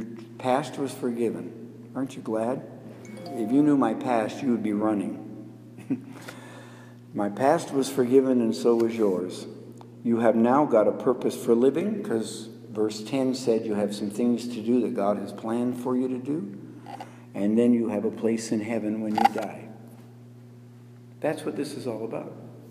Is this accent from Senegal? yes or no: no; Regina, Saskatchewan, Canada; You know, I'm from Regina, Saskatchewan.